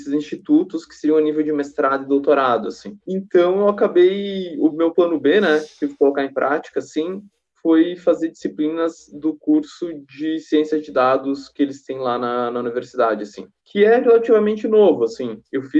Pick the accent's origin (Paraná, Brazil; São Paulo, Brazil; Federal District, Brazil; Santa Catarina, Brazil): Santa Catarina, Brazil; Pinhalzinho; eu sou natural aqui de Pinhalzinho, que é uma cidadezinha bem pro oeste, assim, de Santa Catarina, e que fica relativamente perto da Argentina, né? Da província de Misiones.